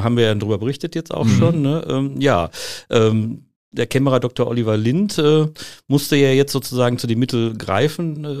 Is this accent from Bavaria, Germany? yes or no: no; Oberhausen, North Rhine-Westphalia, Germany; aus meiner eigenen Stadt, wo ich komme aus Oberhausen